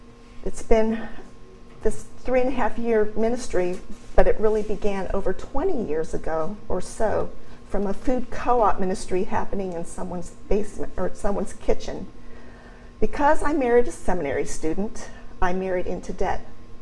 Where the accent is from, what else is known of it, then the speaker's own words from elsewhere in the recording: Colorado, United States; Well, I grew up in Colorado, and I knew the difference between blacks and whites and Mexicans.